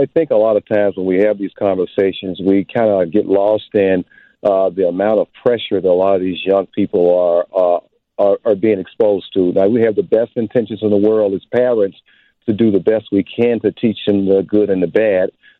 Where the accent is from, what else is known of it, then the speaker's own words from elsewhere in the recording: Chicago, Illinois, United States; Yeah, I'm calling from the south side of Chicago. I live in Chatham. I grew up in Grand Crossing, but I live in Chatham.